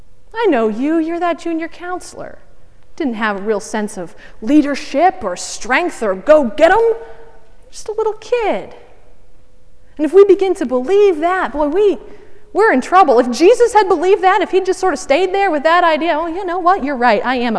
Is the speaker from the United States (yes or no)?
yes; Vermont, United States; Vermont's kind of a small enough place that in some ways I feel like I've come back to my hometown, even though my hometown is 45 minutes away.